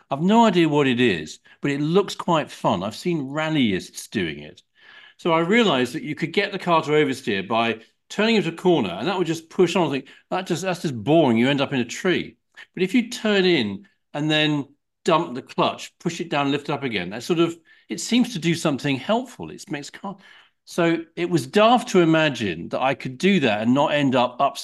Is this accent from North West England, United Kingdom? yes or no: no; South East England, United Kingdom; we had a field where I grew up in Kent.